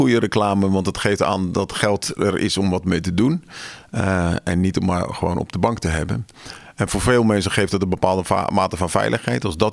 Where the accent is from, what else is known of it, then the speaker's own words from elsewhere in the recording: South Holland, Netherlands; Nou ja, ik ben Westlander, dus ik heb ook wel wat feeling bij dat soort green tech bedrijven.